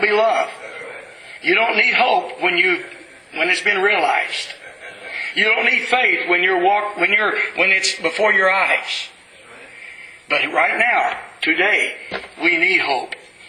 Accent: Texas, United States; moved away as an adult; But, I'm a Texan. What can I say? I can't hide that fact. But I couldn't stay in Texas.

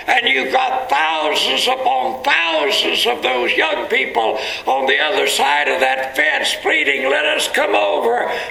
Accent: United States; born there; I was born here in the United States of America, a place where there's a church that teaches about Christ on every corner, a place where Bibles are free.

